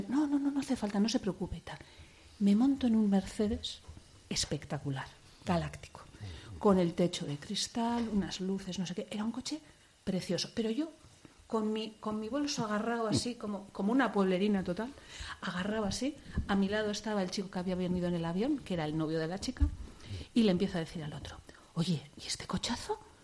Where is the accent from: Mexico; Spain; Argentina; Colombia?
Spain; Bilbao, Basque Country; Fíjate cómo somos los los de Bilbao que pensamos que todos somos de Bilbao.